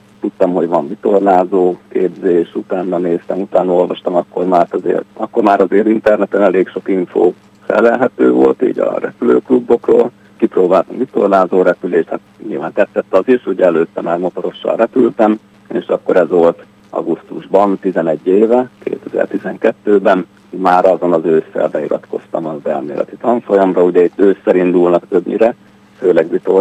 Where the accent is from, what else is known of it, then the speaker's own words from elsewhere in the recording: Nyíregyháza, Szabolcs-Szatmár-Bereg, Hungary; Részben Nyíregyházán nőttem fel, a nagyszülőkhez oda jártunk minden hétvégén, és hogy ott Nyíregyházán nagy élet van.